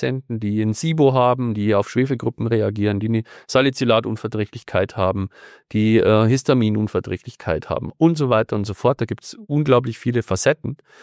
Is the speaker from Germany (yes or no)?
yes; Bavaria, Germany; Also ich komme aus Bayern